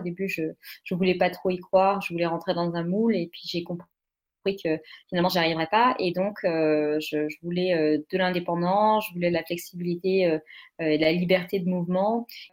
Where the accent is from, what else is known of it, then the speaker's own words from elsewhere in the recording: Bordeaux, Nouvelle-Aquitaine, France; also born or lived in Lyon; now in Paris, France; la femme que je suis à 29 ans aujourd'hui, alors je viens de Bordeaux à la base, j'ai fait mes études sur Lyon et j'ai bougé à Paris pour travailler